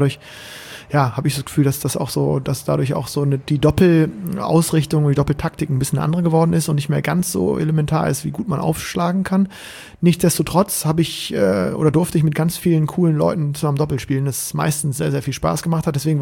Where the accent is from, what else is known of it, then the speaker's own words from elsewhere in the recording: Bremen, Germany; er war Niedersachse, ich war Bremer